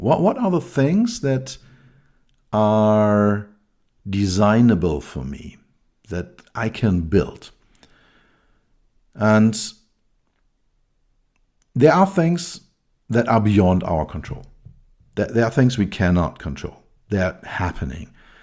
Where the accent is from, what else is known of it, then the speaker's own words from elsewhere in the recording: Berlin, Germany; and I grew up in West Berlin. So I was living near the wall